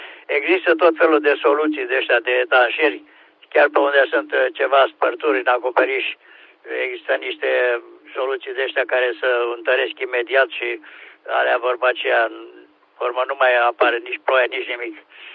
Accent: Oboga, Olt County, Romania; Satul meu natal este undeva pe malul Oltețului, se cheamă Oboga, de la Balci, adică de la Creava spre București, Balci, pe urmă Slatina, Pitești și așa mai departe. Deci de la Balci, 9 km spre nord, este satul meu de Baștină

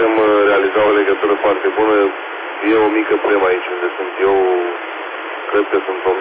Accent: Iași, Iași County, Romania; QTH-ul meu este din, sunt din Iași

